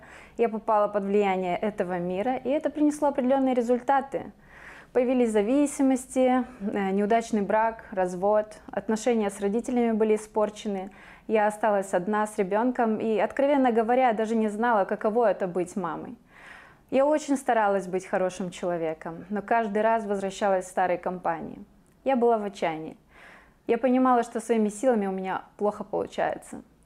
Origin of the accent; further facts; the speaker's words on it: Chisinau, Chișinău, Moldova; Я родилась и выросла в Кишиневе. Мои родители работали на заводах. Мы со старшей сестрой учились в обычной советской школе, где не принято было говорить о Боге.